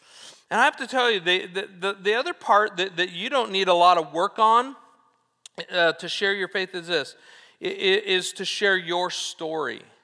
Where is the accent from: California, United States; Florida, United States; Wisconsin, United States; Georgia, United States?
California, United States; Orange County; also born or lived in Newbury Park; I moved from Orange County out to Newberry Park in between my freshman and sophomore year of high school.